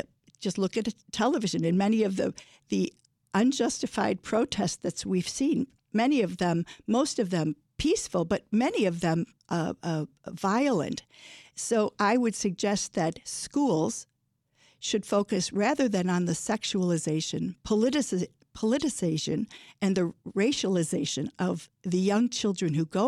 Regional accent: Waukegan, Illinois, United States; I was raised in Waukegan, Illinois, the first of 9 kids from working class parents.

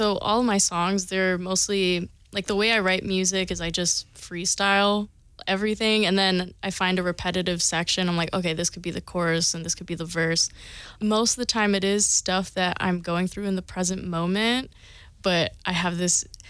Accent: Philippines; Oh, yeah. So I am Filipino. So because I'm Filipino, you know, you have to sing karaoke because you have to show up and show out.

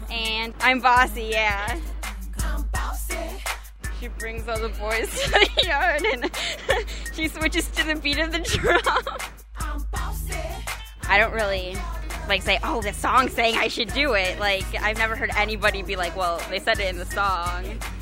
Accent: Homewood, Illinois, United States; I'm from Homewood, Illinois, and I'm 16 years old.

